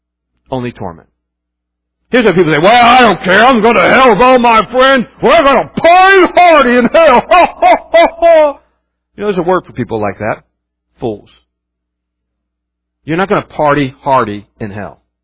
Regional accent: West Virginia, United States; I'm told, since I grew up in West Virginia, I'm told by those who I knew, my family who worked in the mines

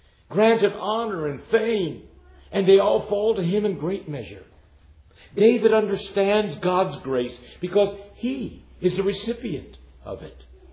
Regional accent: India; I was a little boy at that point, and lived in, of course, I was born and lived in India myself.

